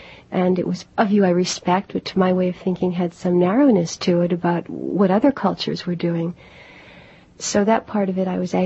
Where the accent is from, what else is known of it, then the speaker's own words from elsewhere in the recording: Miami Beach, Florida, United States; also born or lived in New York; Well, I was born in New York, and I grew up in Miami Beach, Florida. And then as soon as I could, I came back to New York.